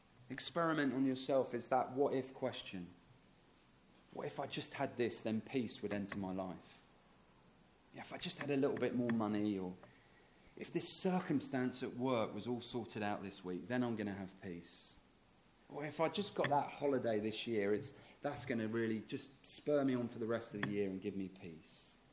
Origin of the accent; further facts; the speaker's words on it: United Kingdom; And don't worry, I know we're British. We're not all going to start dancing around in the church this morning.